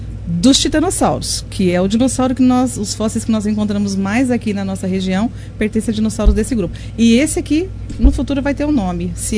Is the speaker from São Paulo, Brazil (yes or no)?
yes; Pontal, São Paulo, Brazil; now in Monte Alto, Brazil; Eu sou de Pontal, né? E casei com o Paulo, que é daqui, e vim para cá. Conheci o Paulo em 85, nos casamos e viemos morar aqui em Monte Alto.